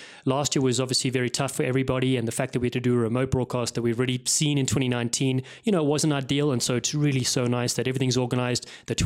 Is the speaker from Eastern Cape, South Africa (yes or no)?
no; Cape Town, Western Cape, South Africa; now in United States; So I grew up in Cape Town, and South Africa, yeah, on the coast, lots of seafood, obviously a lot of meat dishes too.